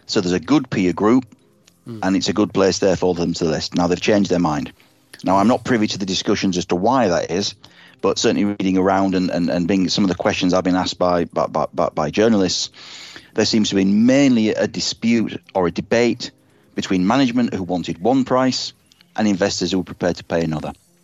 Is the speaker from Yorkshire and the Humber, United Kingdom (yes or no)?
yes; Yorkshire and the Humber, United Kingdom; now in Sussex, United Kingdom; luckily living next to the sea in Brighton, that's normally not too bad. Actually, that's one of the perks of living in Sussex by the sea, I suppose, as a Yorkshireman in exile.